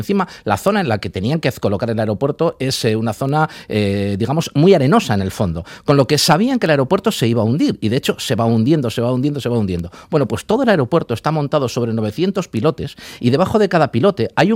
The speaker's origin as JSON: {"language": "Spanish", "town": "Bilbao", "region": "Basque Country", "country": "Spain", "said": "para los que somos de Bilbao"}